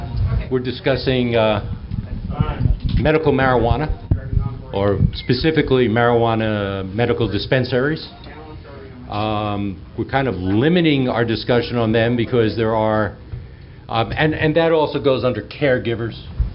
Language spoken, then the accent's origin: English; New Hampshire, United States; I'm from New Hampshire. Yeah. You have a much nicer state, trust me.